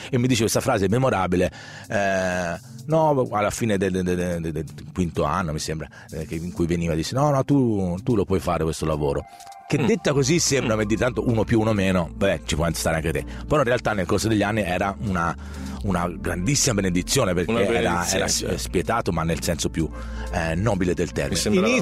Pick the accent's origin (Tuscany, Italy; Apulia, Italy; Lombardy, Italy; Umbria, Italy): Tuscany, Italy; Ponteginori; quello è il capolinea, però nasce tutto dal mio paese. Il Salgerma si estrae a Ponte Ginori attraverso le tubature